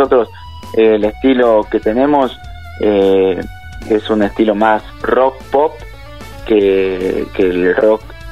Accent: Hurlingham, Buenos Aires Province, Argentina; Somos todos de Hurlingham, somos de la zona oeste

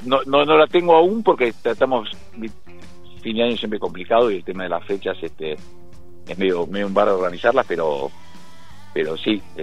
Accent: Benavídez, Buenos Aires Province, Argentina; yo soy de Benavides

